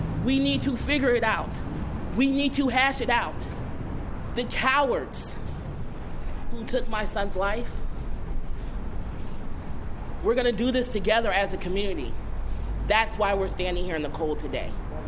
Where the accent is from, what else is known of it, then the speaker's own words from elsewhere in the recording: Bloomington, Illinois, United States; I'm 42 years old. Born and raised in Bloomington, Illinois. I was born at Brokaw.